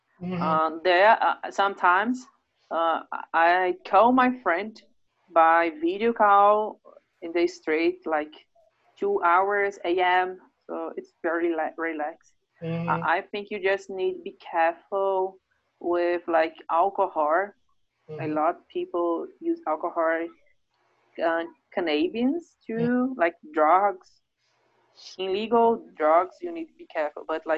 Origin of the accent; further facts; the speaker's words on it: Brazil; English is a second language; No, I'm from Brazil. I know what is gang.